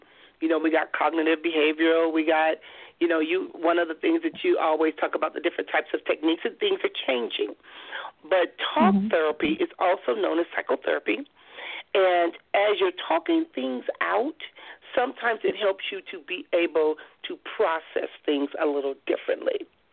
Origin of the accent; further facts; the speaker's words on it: Compton, California, United States; You know, like I said, growing up in Compton, we didn't know that these things even existed